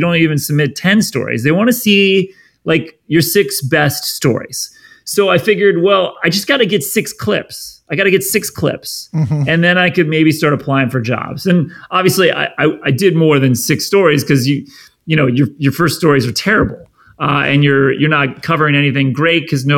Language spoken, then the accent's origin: English; Cincinnati, Ohio, United States; I was also into sports and played baseball and soccer and basketball growing up in Cincinnati.